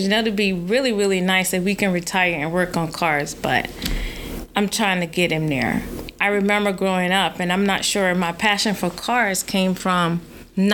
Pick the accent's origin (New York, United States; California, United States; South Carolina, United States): South Carolina, United States; Yeah, unfortunately, South Carolina is where I was born and raised.